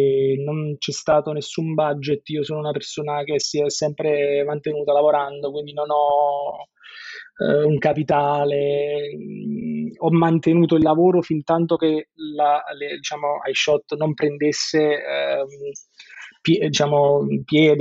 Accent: Naples, Campania, Italy; moved away as an adult; now in Bologna, Italy; io vi parlo da Bologna. Io okay. Sono napoletano, sono nato a Napoli, cresciuto a Napoli e qualche anno fa mi sono trasferito qui a Bologna per lavoro.

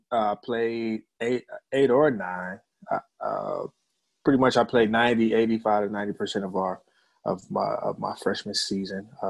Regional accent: Glenville, Ohio, United States; I grew up in the Glenville area, but I went to Glenville High School was one of the dominant schools and still is.

